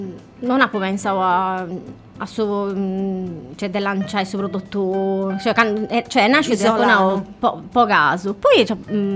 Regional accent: Sardinia, Italy; Sul rapporto con sa Sardegna è naturale, sono sarda

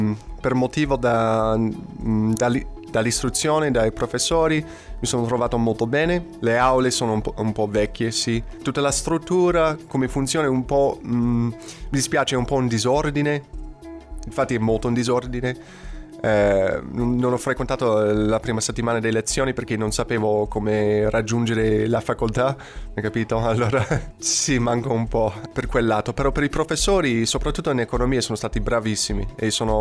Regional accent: Canada; now in Cagliari, Italy; Io darei 5 perché sono cresciuto in Canada e poi in Canada non c'è paragone.

